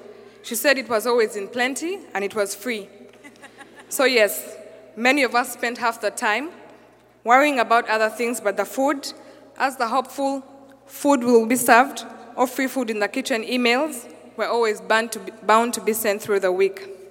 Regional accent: Uganda; I'm from Uganda. There's no country called Africa.

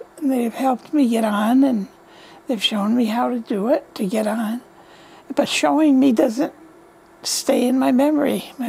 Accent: United States; I'm from the Spencer-Vinton area.

